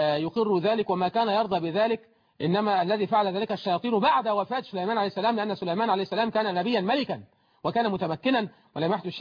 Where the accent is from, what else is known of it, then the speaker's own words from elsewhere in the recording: Egypt; إذا كان الأمر منتشر الحلال زي عندنا في مصر هنا ما بنسألش